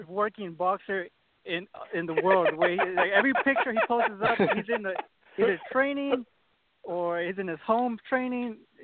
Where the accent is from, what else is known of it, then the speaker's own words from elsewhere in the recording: Oklahoma, United States; from Oklahoma.